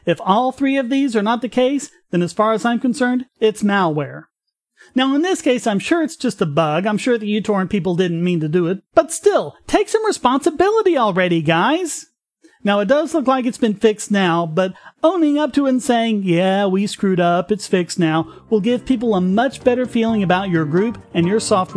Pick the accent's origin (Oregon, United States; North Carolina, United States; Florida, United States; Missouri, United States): North Carolina, United States; And it also looks like my home state of North Carolina just took the first baby step towards legalizing medical marijuana.